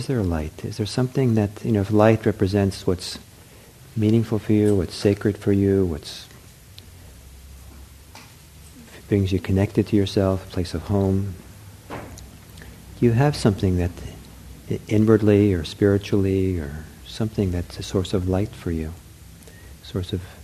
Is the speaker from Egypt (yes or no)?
no; Norway; Not as dark as where I grew up in Norway, where, you know, you didn't even see the sun.